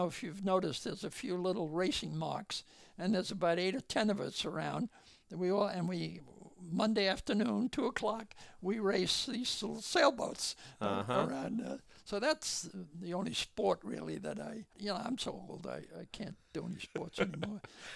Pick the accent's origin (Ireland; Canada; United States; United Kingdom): Ireland; I'm an Irishman, you know, with a short temper.